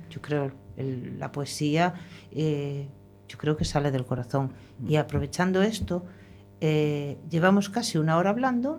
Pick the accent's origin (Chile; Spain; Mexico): Spain; Galicia; born there; Yo no nací aquí, en Coruña, nací en la provincia, pero no en Ciudad Coruña. Pero para mí es la ciudad primero que me acogió